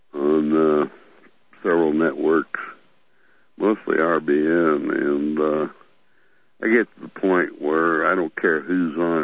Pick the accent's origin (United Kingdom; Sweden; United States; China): United Kingdom; England; Yeah, I'm English